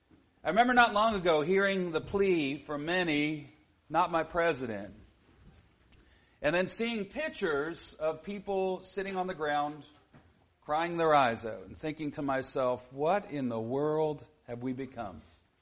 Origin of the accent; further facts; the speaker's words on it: Canada; now in United States; I'm a Canadian. I live here in the States, and I pay taxes and do all the things that you do as an American. Sometime soon, I'll change my citizenship.